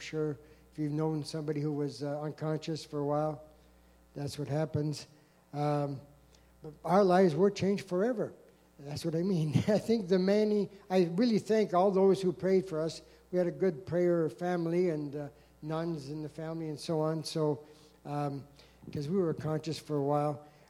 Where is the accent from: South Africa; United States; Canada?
Canada; Ontario; born there; I was born in Ontario to a very close and loving family. I attended church every Sunday, became an altar boy, very young.